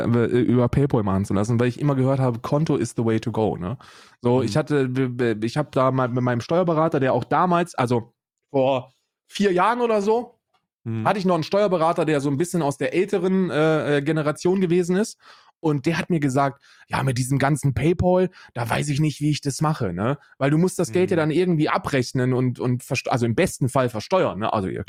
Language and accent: German; Germany; die Bundesrepublik Deutschland, meinem Heimatland.